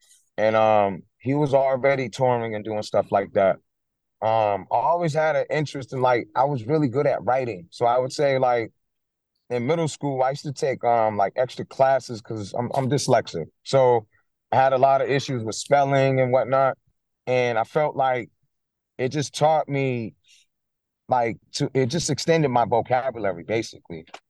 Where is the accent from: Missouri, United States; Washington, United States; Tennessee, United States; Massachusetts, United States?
Massachusetts, United States; Roxbury; I'm from Roxbury, Massachusetts.